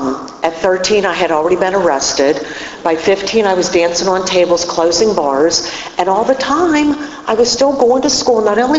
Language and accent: English; Pittsburgh, Pennsylvania, United States; accent: Pittsburgh; And if you can't tell by the accent, I'm from Pittsburgh.